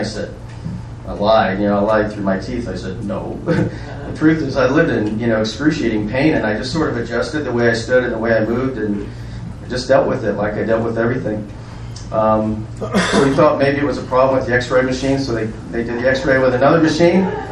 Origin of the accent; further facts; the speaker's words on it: St. Louis, Missouri, United States; I was born in St. Louis, Missouri. Born and raised there to a single mom who was very, very stressed and drank a lot and had one brother.